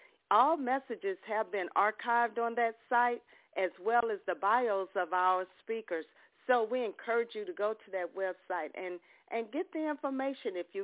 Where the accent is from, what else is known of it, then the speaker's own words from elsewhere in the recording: Ocean Springs, Mississippi, United States; from Ocean Springs, Mississippi.